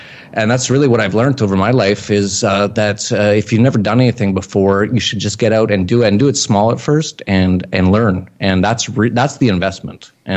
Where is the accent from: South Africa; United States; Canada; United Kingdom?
Canada; I grew up in Canada.